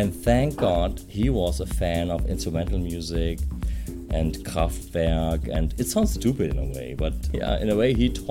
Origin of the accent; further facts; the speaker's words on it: Cologne, North Rhine-Westphalia, Germany; English is a second language; also born or lived in Berlin; I grew up in Cologne, at one point moving to Berlin, whatever, last 3, 4, 5 years